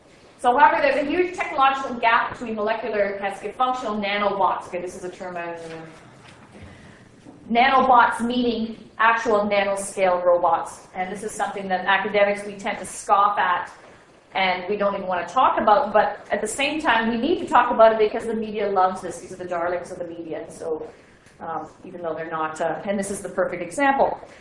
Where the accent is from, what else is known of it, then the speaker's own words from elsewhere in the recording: United Kingdom; I'm a British